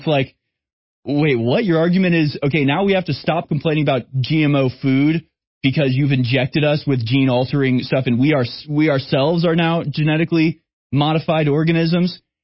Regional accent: United States; So I think we need to come together as American regular citizens and fight back against them.

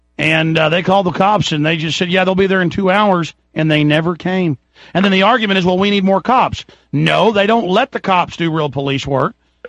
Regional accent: Dallas, Texas, United States; Well, see, I grew up in Dallas at a middle class high school where in Rockwall

